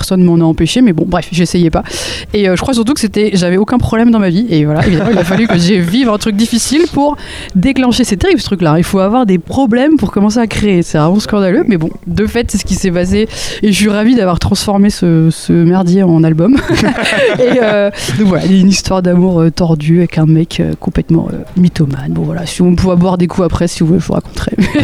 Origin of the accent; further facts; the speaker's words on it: Paris, Île-de-France, France; also born or lived in Rouen; now in Nantes, France; moi je suis parisienne, moi. Je suis born and raised, et j'ai fini par m'échapper de Paris pour aller vivre à Rouen, figurez-vous. Il y a 4 ans, je suis restée 2 ans, et maintenant je suis à Nantes.